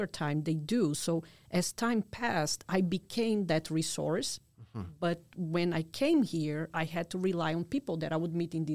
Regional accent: Natal, Rio Grande do Norte, Brazil; my college degree came from my hometown back in Brazil, Natal, from the Federal University of Rio Grande do Norte.

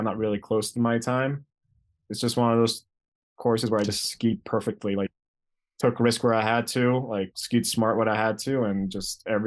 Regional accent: Greece; So then my mom met my dad in Greece on vacation, basically. And then, she decided to stay and have a family. So I was raised

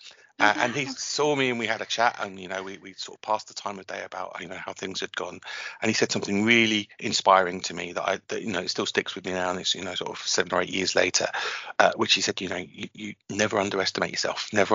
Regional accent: London, United Kingdom; And of course it was London, and I'm from London, so it gave me a chance to be at home for a bit.

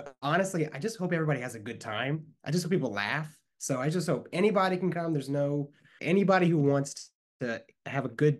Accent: the South, United States; moved away as an adult; now in New York, United States; moved to New York when I was 18, right out of high school. And I remember, I haven't seen much theater. I grew up in the South and there's not all that much theater in the South.

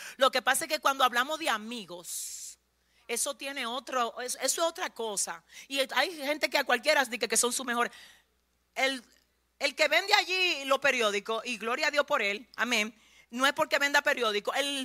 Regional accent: Sabana Perdida, Santo Domingo, Dominican Republic; Ustedes que me conocen desde donde yo vengo de Sabana Perdida. Yo vengo de estar allá cruzando un puente entre Villamella y Sabana, Los Minas.

